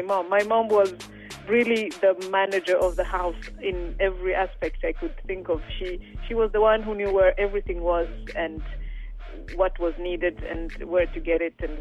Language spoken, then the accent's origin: English; Rwanda; now in Sweden; I was raised by a traditional mother, African mother from Rwanda.